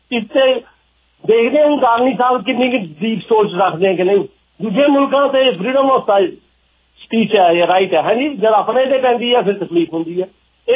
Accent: Canada; ਦੇਖੋ ਹੁਣ ਮੈਂ ਕੈਨੇਡੀਅਨ ਹਾਂ

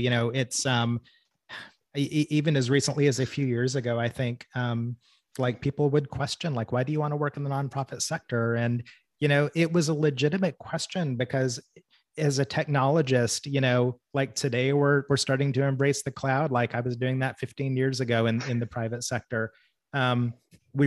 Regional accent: Arkansas, United States; And I think I'm from Arkansas. I'm a little distrustful myself

